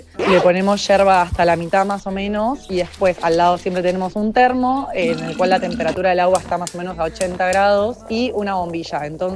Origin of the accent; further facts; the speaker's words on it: Buenos Aires, Argentina; soy de Buenos Aires, Argentina